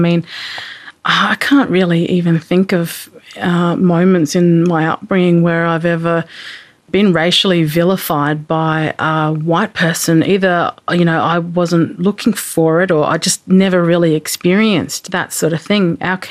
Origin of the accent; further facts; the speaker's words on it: Alice Springs, Northern Territory, Australia; And it was like the norm, I guess, growing up in Alice Springs in that respect.